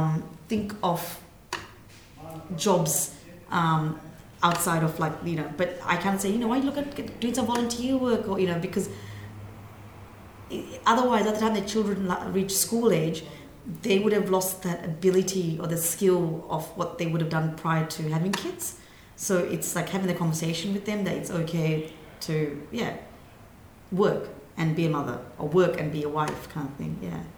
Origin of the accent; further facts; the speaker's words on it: Australia; when I was growing up in Australia, which was quite a white, Anglo-Saxon, you know, Protestant upbringing kind of thing. I mean, I guess my daughter goes to the Hindu temple because my father is of Hindu background